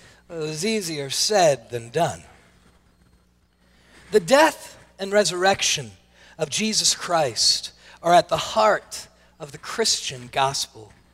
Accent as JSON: {"language": "English", "region": "New Jersey", "country": "United States", "said": "I am from New Jersey, and so my natural tone sounds angry"}